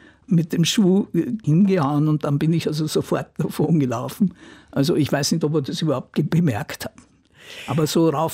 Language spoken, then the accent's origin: German; Vienna, Austria; Ich sage, ich bin Wienerin. Das ist mir schon lieber. Also Wien ist mir nahe, alles andere, also da fremdel ich ein bisschen.